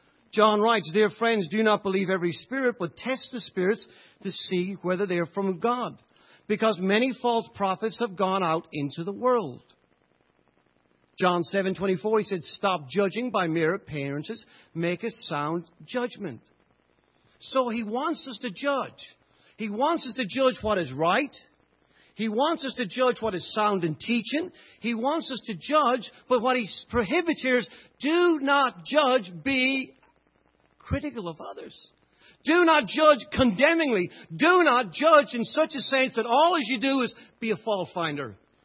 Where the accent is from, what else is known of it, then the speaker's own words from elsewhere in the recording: Ireland; When I was growing up in Ireland, and even as I got older